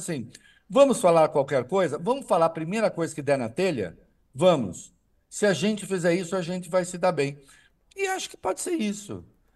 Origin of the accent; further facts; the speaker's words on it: Santa Catarina, Brazil; nós aqui, de Santa Catarina